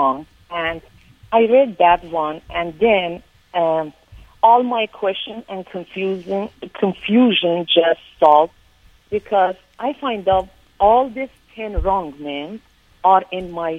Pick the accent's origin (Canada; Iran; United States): Iran; English is a second language; moved away as an adult; I came married him from Iran, like 1998.